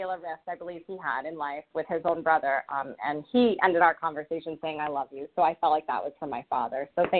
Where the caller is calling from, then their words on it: Rhode Island, United States; I'm calling in from Rhode Island.